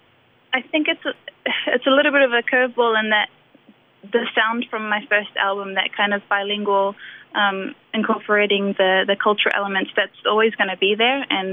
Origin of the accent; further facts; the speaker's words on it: New Zealand; born there; I was born in New Zealand, so I think all of those influences kind of collide, and that always comes out in my music.